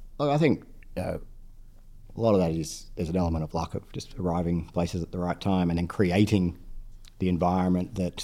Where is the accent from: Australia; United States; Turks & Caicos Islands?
Australia; Sydney, New South Wales; I was from Sydney or, you know, from New South Wales.